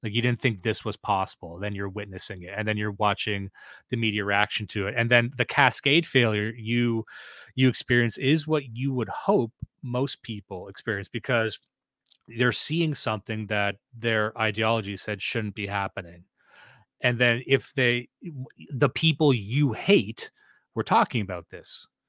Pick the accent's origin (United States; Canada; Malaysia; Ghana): Canada; the reason I'm Canadian, I can't vote for Trump